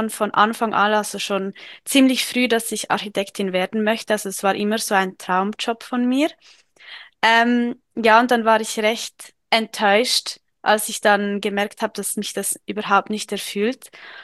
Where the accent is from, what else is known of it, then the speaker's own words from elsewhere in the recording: Lucerne, Switzerland; now in Neuchâtel, Switzerland; Ich komme ursprünglich aus Luzern, aber wohne inzwischen in Neuchâtel.